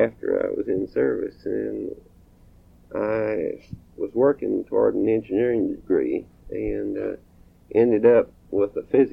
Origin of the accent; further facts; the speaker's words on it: San Antonio, Texas, United States; No, I was born in San Antonio.